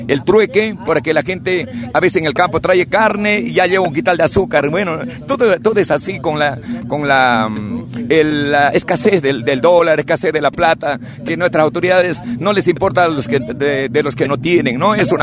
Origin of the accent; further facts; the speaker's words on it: Yesera, Tarija, Bolivia; nosotros sabemos del campo, venimos de una comunidad de Yesera